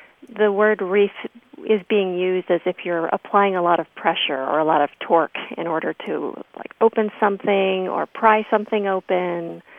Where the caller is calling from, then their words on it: Traverse City, Michigan, United States; Hi, Martha. … I am calling from Traverse City, Michigan.